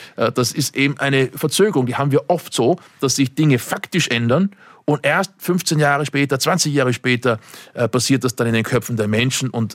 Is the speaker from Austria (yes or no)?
yes; Austria; da ist Tübingen oder München attraktiver für mich als Österreicher